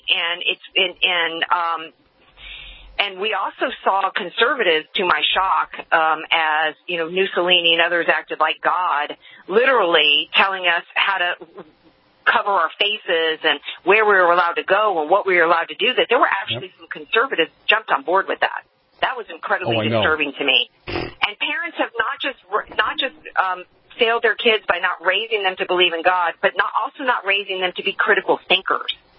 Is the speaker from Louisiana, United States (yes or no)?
yes; New Orleans, Louisiana, United States; I grew up in the Deep South. I grew up in the Bible Belt, okay, where, right. You know, I don't know anybody that didn't go to church on Sundays or synagogue on Saturday. New Orleans, we have a large Jewish population in New Orleans.